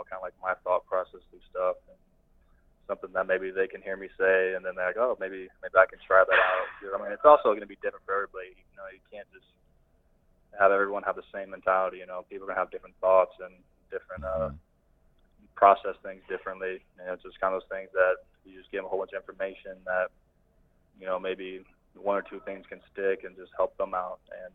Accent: Cedar Rapids, Iowa, United States; also born or lived in Minnesota; People because I was born in Minnesota, so on the scoreboards around the stadiums, it kind of says, you're from Minneapolis. I was like, no, I'm from Iowa, Cedar Rapids. It'll always be a part of me, and I love going back home.

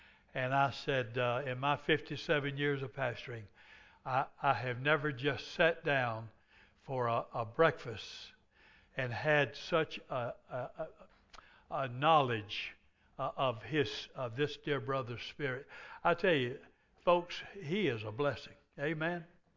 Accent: Swainsboro, Georgia, United States; My dad was a preacher, and I was brought up in Swainsboro, Georgia.

